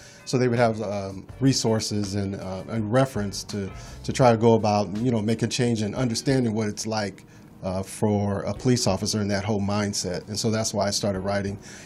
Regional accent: Los Angeles, California, United States; Well, I grew up in Los Angeles and I had friends who had been beaten by the police

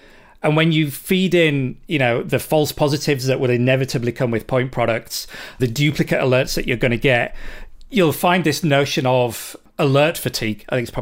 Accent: United Kingdom; or ZTNA as I'm British, I guess.

